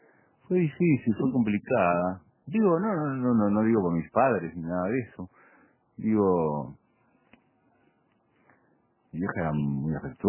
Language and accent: Spanish; Pocitos, Montevideo, Uruguay; A mí Positos, yo nací en Positos, a mí Positos nunca me gustó la gente linda